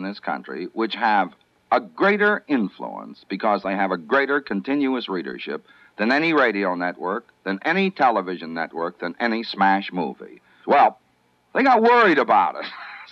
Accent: New Haven, Connecticut, United States; born there; I was born in New Haven, Connecticut, on a street called Stephen Street.

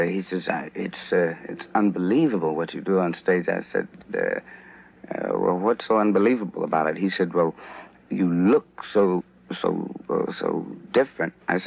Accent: San Francisco, California, United States; And I was from San Francisco.

